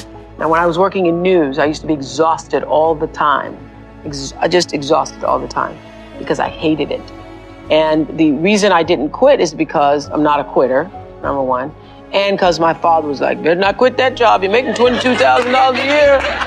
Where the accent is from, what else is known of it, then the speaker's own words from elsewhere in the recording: Mississippi, United States; For me, colored girl, Negro child, growing up in Mississippi